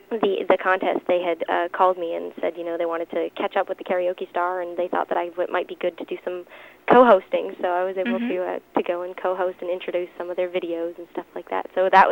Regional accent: Windsor, Ontario, Canada; I just started performing national anthems and doing different fairs and appearances in my hometown, Windsor, Ontario.

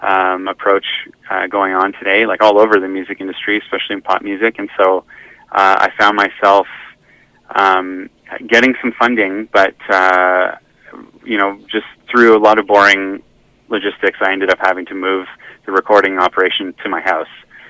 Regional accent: Montreal, Quebec, Canada; It's exciting for me because that's really my home. Like, I grew up in Montreal, but my parents continue to reside in North Hatley

